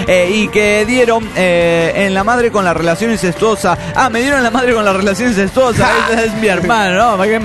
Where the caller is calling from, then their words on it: La Paz, Baja California Sur, Mexico; de La Paz, Baja California Sur.